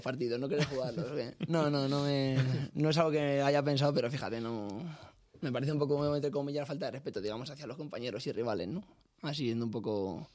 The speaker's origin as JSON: {"language": "Spanish", "town": "San Pablo de los Montes", "region": "Castilla-La Mancha", "country": "Spain", "said": "San Pablo de los Montes, un pueblo pequeñito, justo al sur de la provincia de Toledo, en el límite con Ciudad Real, un pueblo pequeñito, ahí de montaña."}